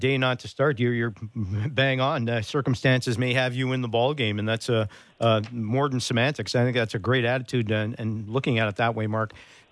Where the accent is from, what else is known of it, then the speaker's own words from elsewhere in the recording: Montreal, Quebec, Canada; born there; I was born in Montreal